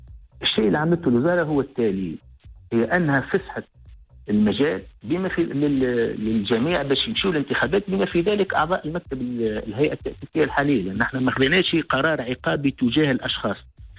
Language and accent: Arabic; Tunisia; بلادنا تونس